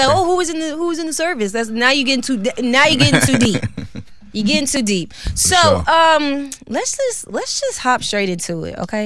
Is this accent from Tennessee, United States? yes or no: yes; Memphis, Tennessee, United States; also born or lived in Chicago; I was born in Chicago, mm-hmm. and my mom and my daddy split, and my dad moved to Memphis. So my dad took me to Memphis and raised me.